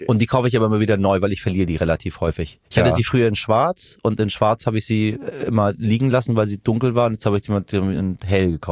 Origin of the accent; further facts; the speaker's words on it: Tehran, Tehran Province, Iran; now in Hamburg, Germany; aber ich bin ja gar nicht Hamburger. Ich bin ja Iraner.